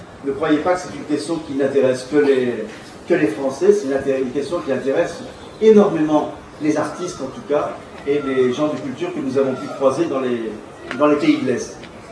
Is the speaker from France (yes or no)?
yes; France; moi, je suis français